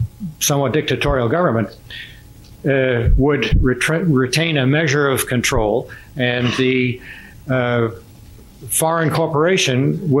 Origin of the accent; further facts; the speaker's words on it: Washington, District of Columbia, United States; I'm from Washington, D.C., and more or less retired.